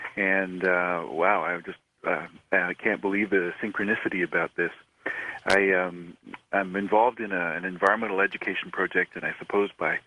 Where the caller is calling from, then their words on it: Calgary, Alberta, Canada; I'm calling from Calgary, Alberta.